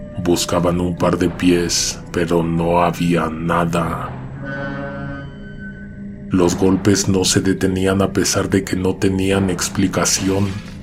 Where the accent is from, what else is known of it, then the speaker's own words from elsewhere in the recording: Iztacalco, Mexico City, Mexico; Nací y crecí en la Ramos Millán, en Iztacalco. Las calles de mi colonia son andadores, es decir que por ellas no pueden transitar los coches, porque además de todo, son muy estrechas. En 2001 tenía 16 años.